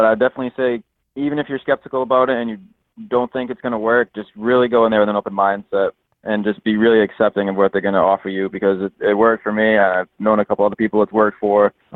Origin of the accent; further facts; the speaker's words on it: Fairhaven, Massachusetts, United States; I'm from Fairhaven, Mattapoisett, Massachusetts, around that area.